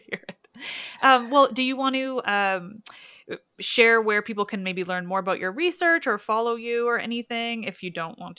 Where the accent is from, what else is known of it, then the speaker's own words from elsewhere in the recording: Canada; Well, and I think as Canadian too, we have I don't think it's bigger than those in the States